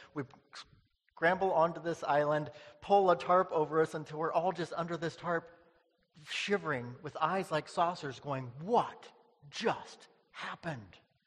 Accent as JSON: {"language": "English", "region": "Ontario", "country": "Canada", "said": "but I'm from Ontario where the canoe is king, okay?"}